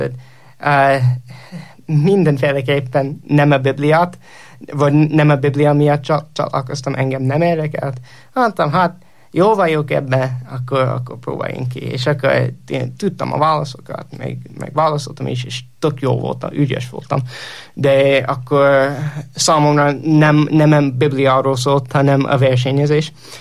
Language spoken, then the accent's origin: Hungarian; Indiana, United States; also born or lived in Pennsylvania; Ahogy mondtam, egy keresztény családban nőttem föl, és Pennsylvaniában születtem, de amikor 8 éves voltam, elköltöztünk Pennsylvaniából Indiánába egy apukám új munkahelye miatt